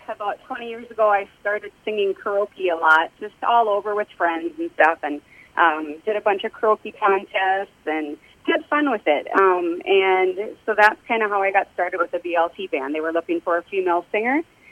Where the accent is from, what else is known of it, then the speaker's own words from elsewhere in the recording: St. Cloud, Minnesota, United States; born there; Well, I was born in St. Cloud, more kind of in St. Joe Township.